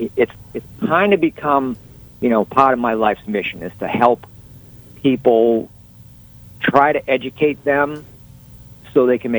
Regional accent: Boston, Massachusetts, United States; now in Palm Harbor, United States; Oh, just outside of Boston.

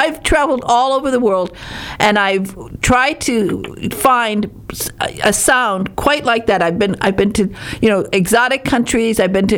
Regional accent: Michigan, United States; Now, I am from Copper Country, and this was my backyard, so I know that route very well.

